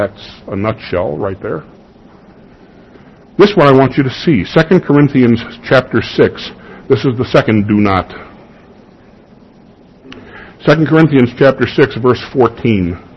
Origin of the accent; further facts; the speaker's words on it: Chicago, Illinois, United States; When I was a kid growing up in Chicago, this verse was used to tell me, a Lutheran kid, I shouldn't date a Catholic girl.